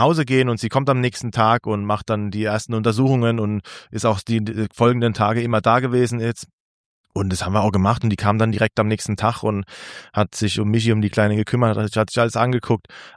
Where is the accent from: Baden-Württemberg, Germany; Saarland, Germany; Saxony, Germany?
Baden-Württemberg, Germany; Mannheim; Also so, da aus der Mannheimer Ecke ist auch Fasching.